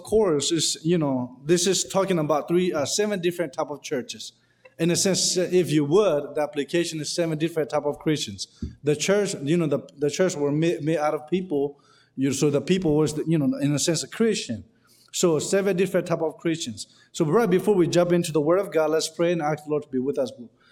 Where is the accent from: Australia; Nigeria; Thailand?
Thailand; also born or lived in Burma; now in United States; I wasn't born here. I was born in Burma. I grew up in Thailand. I'm not American citizen by birth. I'm American citizen by choice. I'm American by choice